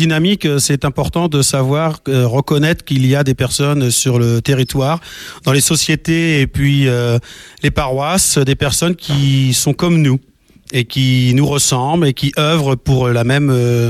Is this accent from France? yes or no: yes; Angers, Pays de la Loire, France; Moi je suis natif d'Angers